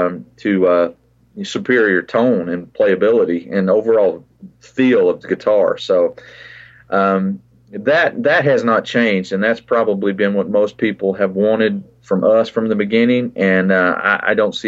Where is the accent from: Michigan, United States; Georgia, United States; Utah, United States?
Georgia, United States; Bonair; also born or lived in Warner Robins, United States; I was born in Warner Robins, Georgia. Which many people know that place now. It's in central Georgia. It's got Robins Air Force Base down there. I was born there and lived right down the road in Bonair, Georgia